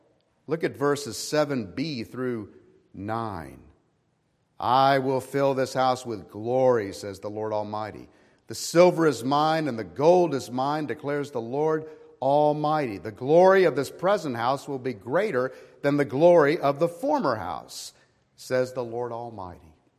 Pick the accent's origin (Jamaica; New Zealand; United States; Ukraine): United States; Orlando, Florida; I remember being a kid growing up in the First Baptist Church of Orlando, Florida.